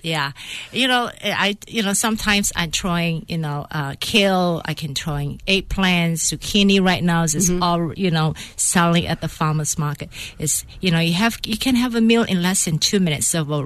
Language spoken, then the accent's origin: English; Mersing, Johor, Malaysia; On the south part of Malaysia, a little fishing village called Mersing, and we were the fishing village that provide all the seafood to the rest of the country, including Singapore.